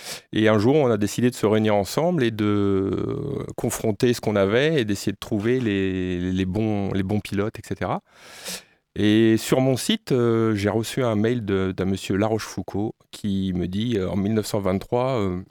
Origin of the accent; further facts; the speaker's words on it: Le Mans, Pays de la Loire, France; born there; Moi, je suis né au Mans, j'ai vécu avec les 24 heures du Mans, maintenant je ne suis plus au Mans.